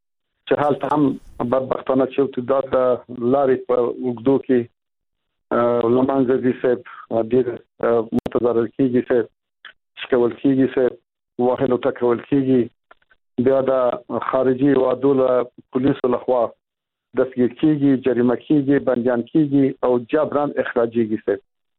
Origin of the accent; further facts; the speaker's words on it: Afghanistan; زه خو په دې هیواد کې لوی شوی یم. صاحب د ژوند په افغانستان کې تیر کړی دی.